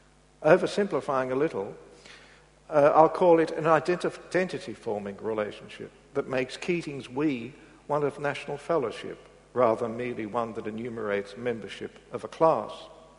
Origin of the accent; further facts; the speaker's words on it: Victoria, Australia; And only as an Australian, rather than a Victorian, can I feel rightly ashamed of what was done in other parts of the country.